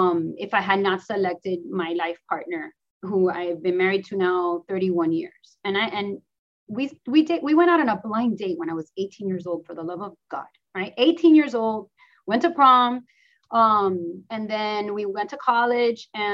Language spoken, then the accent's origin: English; Miami, Florida, United States; very poor school in Little Havana, where I grew up in Little Havana.